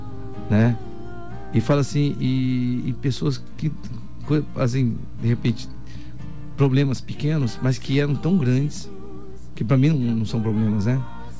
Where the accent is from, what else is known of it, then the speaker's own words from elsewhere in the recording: Dourados, Mato Grosso do Sul, Brazil; Dourados, filho adotivo de Itaporã.